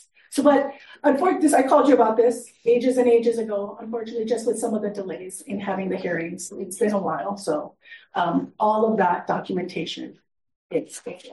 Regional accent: Hawaii, United States; I will say as a Hawaiian, it was very sad for me to see Evie anywhere in that sort of state, in that sort of material.

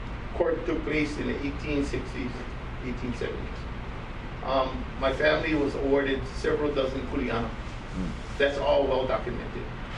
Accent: Wailuku, Hawaii, United States; born there; So I was born in Wailuku in 1958.

